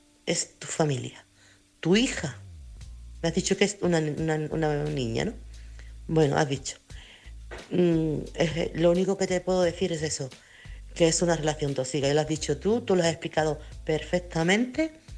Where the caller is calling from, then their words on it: Chiclana, Andalusia, Spain; corresponsal de Chiclana.